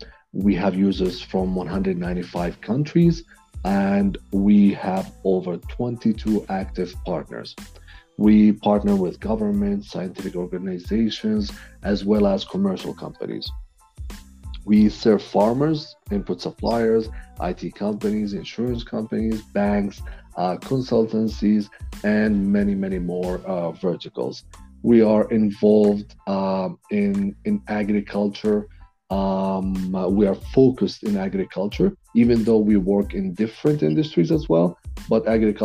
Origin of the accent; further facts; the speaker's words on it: Jordan; English is a second language; moved away as an adult; also born or lived in Kyiv; now in Calgary, Canada; I'm originally from Jordan. I'm located now in Calgary, Canada, but before that I was located in Kyiv